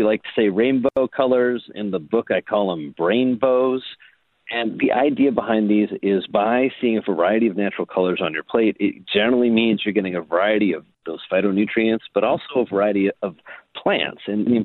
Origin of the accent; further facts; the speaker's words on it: Indiana, United States; now in New York, United States; I grew up in Indiana. I'm a farm boy.